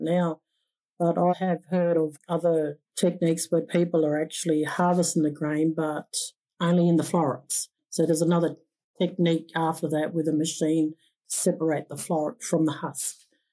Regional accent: Moree, New South Wales, Australia; So my hometown where I live, Moree, on Gomeroi country, is special in the landscape, biodiversity, the black soils.

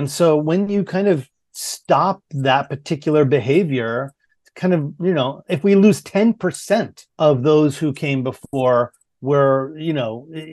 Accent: Portland, Maine, United States; I grew up in Maine, in Portland, Maine

